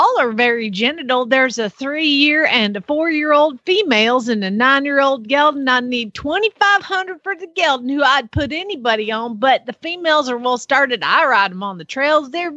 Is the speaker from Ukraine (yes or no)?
no; Georgia, United States; And I am not Okie, but I'm from Georgia.